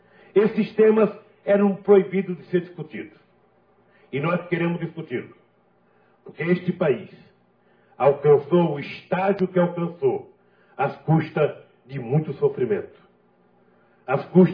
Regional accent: Garanhuns, Pernambuco, Brazil; ninguém quer ir para Garanhuns, a minha terra natal.

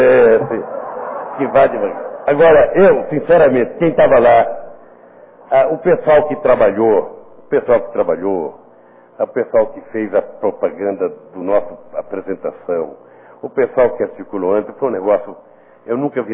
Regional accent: Brazil; Portanto, eu não estarei mais na presidência da República, mas estarei sendo brasileiro como serei

